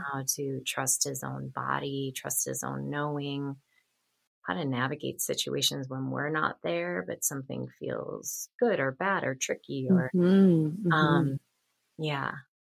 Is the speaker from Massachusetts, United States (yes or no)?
no; Chicago, Illinois, United States; So I was raised in Chicago. I don't live in Chicago anymore. I live in Florida, but we just moved 2 years ago.